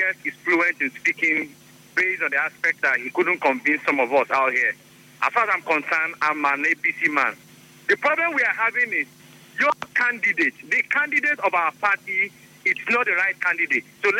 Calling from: Rumuokoro, Rivers, Nigeria; I'm calling you from Rumokoro.

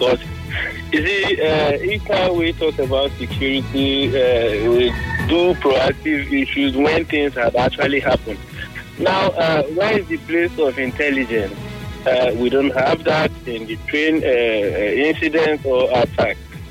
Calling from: Port Harcourt, Rivers, Nigeria; I'm calling from Port Harcourt.

